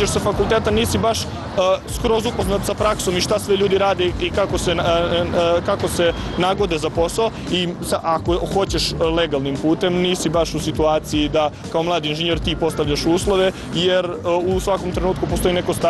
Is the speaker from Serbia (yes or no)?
yes; Kraljevo, Raška District, Serbia; dolazim iz Kraljeva, student sam građanskog fakulteta u Beogradu.